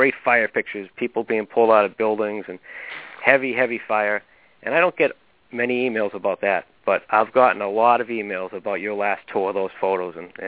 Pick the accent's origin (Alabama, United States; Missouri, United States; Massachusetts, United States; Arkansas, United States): Massachusetts, United States; Boston; I grew up in the city. I grew up in Dorchester, part of Boston, and my grandparents lived on the next floor up from me.